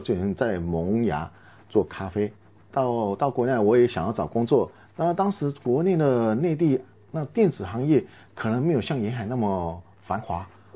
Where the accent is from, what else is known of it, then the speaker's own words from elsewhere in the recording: Yingge, New Taipei, Taiwan; moved away as an adult; now in Chongqing, China; 我是台湾新北市的莺歌，它是台湾的陶瓷像景德镇这个地方